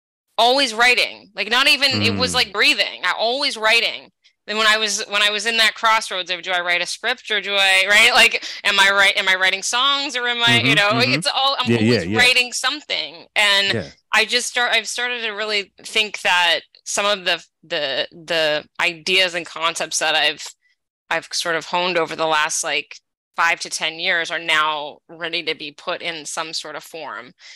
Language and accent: English; Medford, Massachusetts, United States; No, I grew up in Medford, Massachusetts. Okay. North of Cambridge and Somerville.